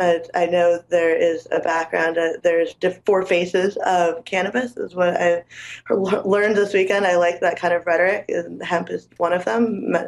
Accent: California, United States; I grew up in California also.

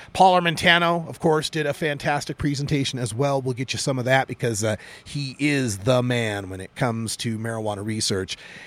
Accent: Oregon, United States; the day that my home state of Oregon is now allowing adults to have extracts, edibles, and topicals.

